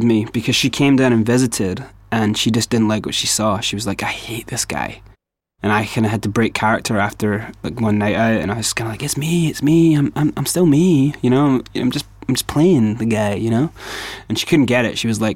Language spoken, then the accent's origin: English; Scotland, United Kingdom; I stepped on stage and I just said … I'm Scottish.